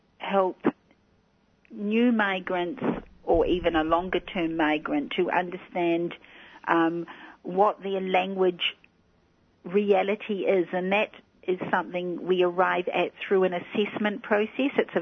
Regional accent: New Zealand; as a New Zealander

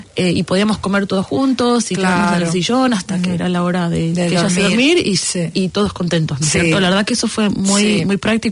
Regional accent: Mar del Plata, Buenos Aires Province, Argentina

